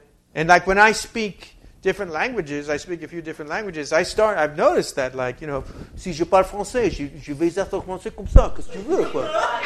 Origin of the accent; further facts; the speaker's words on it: New York, United States; and I'm from New York, and I'm like walking, you know